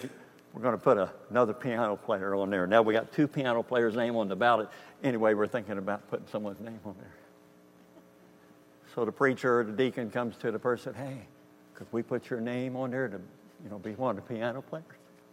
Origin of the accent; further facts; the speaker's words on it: Kentucky, United States; also born or lived in Missouri; I was born in Missouri, but I mainly grew up in Kentucky. We moved there when I was three. And I only church I knew as a child is that one church in Kentucky.